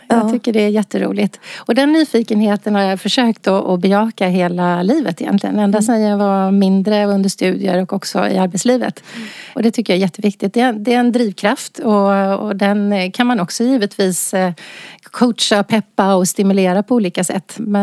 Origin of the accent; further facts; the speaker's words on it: Stockholm, Stockholm County, Sweden; born there; also born or lived in Gothenburg / Kalmar / Karlstad; Jag är född i Stockholm. Mm. Under min uppväxt så bodde jag i Göteborg, Kalmar, Karlstad. Sen återvände jag till Stockholm för att studera. Och det gjorde jag på KTH.